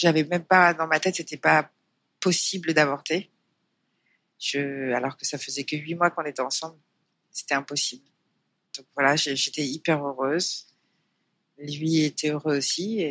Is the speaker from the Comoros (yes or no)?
yes; Comoros; C'est peut-être que je suis comorienne.